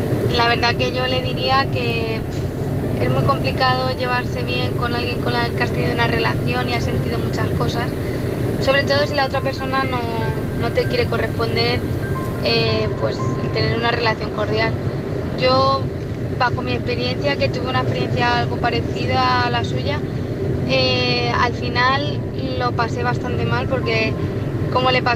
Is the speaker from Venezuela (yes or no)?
no; Toledo, Castilla-La Mancha, Spain; soy de Toledo.